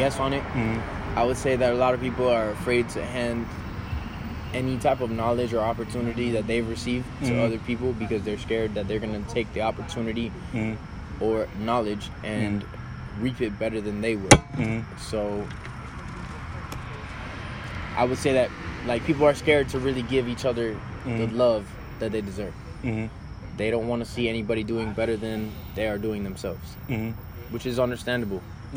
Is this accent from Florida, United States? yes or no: yes; Hialeah, Florida, United States; Hialeah. Yeah, we were raised in Hialeah.